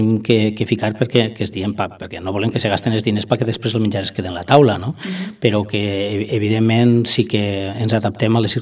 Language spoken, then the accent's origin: Catalan; Nules, Valencian Community, Spain; que soc de Nules i visc a la Vila Vella, encara que treballi en Castelló i l'empresa estigui a Castelló